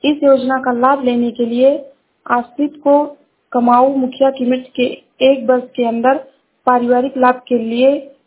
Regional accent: Shravasti, Uttar Pradesh, India; मैं जिला श्रावस्ती से हूँ।

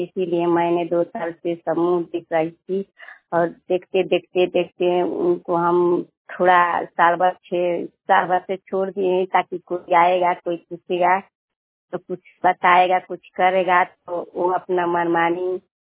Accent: Bhabua, Bihar, India; ग्राम बबनगावा, post dungaree, थाना सिद्रा, जिला कैमूर, भभुआ, बिहार का निवासी हूँ।

